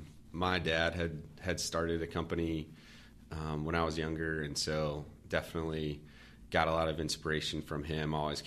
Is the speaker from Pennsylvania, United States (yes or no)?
yes; Pittsburgh, Pennsylvania, United States; now in Charlotte, United States; Yeah, so I grew up in Pittsburgh. Went to Penn State, went on Young Life staff pretty soon after I graduated. Was with them for 11 years, moved down here to Charlotte about 5 years ago.